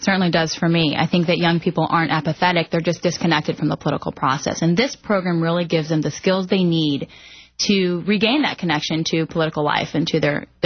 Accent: Atlanta, Georgia, United States; born there; I was actually born here in the United States. My parents came in 1974, and I was born in 1976 in Atlanta, Georgia.

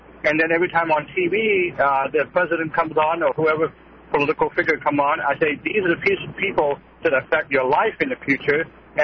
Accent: Hong Kong; I'm from China, from Hong Kong.

